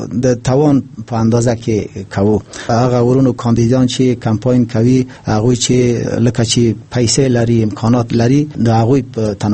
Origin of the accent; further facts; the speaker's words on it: Afghanistan; born there; زه د افغانستان په خاوره کې زیږیدلی یم، په دغه خاوره کې ژوند مې تیر کړی ده.